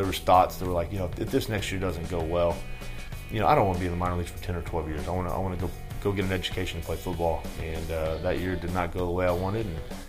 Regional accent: Edmond, Oklahoma, United States; Yeah, I grew up in Edmond, Oklahoma. You know, it was a smaller town, smaller suburb of Oklahoma City. I went to Edmond Santa Fe High School.

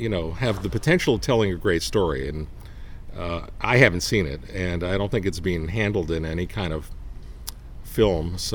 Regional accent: Toronto, Ontario, Canada; Well, I think Cleveland is becoming something like my hometown Toronto has become over the years

